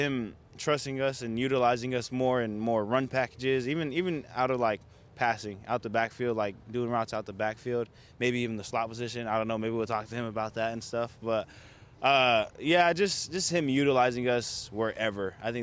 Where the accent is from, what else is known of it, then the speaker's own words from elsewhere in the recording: Victorville, California, United States; Yeah, so I grew up 13 years in Victorville, California, moved my junior and senior year of high school